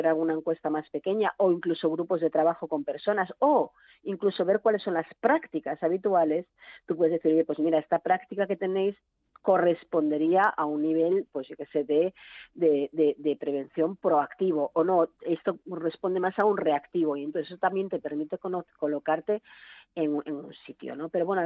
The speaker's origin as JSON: {"language": "Spanish", "region": "Asturias", "country": "Spain", "said": "Yo soy asturiana, el orbayu que se llama allí"}